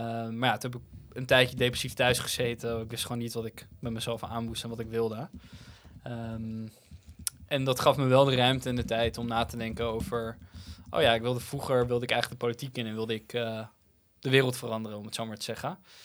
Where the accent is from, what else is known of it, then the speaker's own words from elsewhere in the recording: Amsterdam, North Holland, Netherlands; Maar Amsterdam is de stad waar ik opgegroeid ben. Ik hou van deze stad.